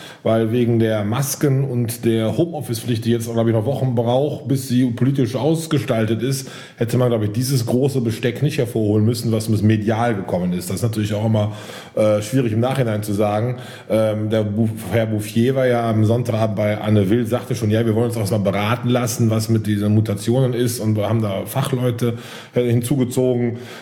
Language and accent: German; Cologne, North Rhine-Westphalia, Germany; Als Kölner